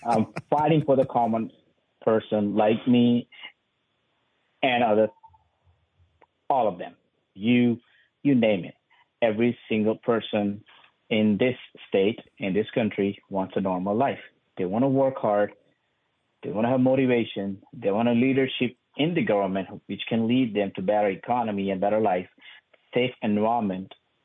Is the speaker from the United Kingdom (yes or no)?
no; India; English is a second language; moved away as an adult; now in United States; I was born and raised in India in lower middle class family, and I came to the United States in 2008.